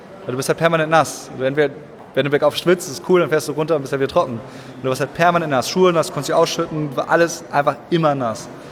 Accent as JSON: {"language": "German", "region": "Hamburg", "country": "Germany", "said": "Also weil ich komme aus Hamburg, da gibt es keine Berge."}